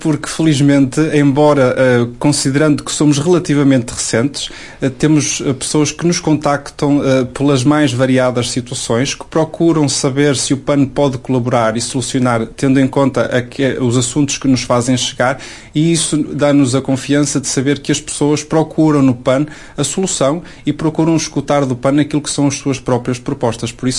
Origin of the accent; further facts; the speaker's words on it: Vila do Conde, Porto, Portugal; sou nascido e criado em Vila do Conde